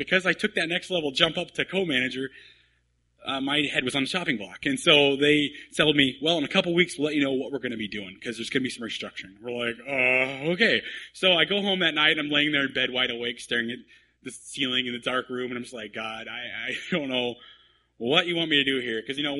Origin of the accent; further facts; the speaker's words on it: Kansas, United States; I grew up in Kansas. I can handle snow.